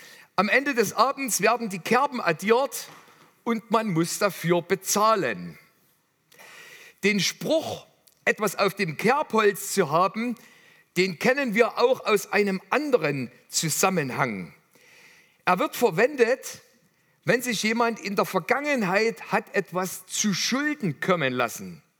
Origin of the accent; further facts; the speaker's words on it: Limbach-Oberfrohna, Saxony, Germany; In meiner Heimatstadt Limbach-Oberfrohna gibt es ein ungewöhnliches Restaurant.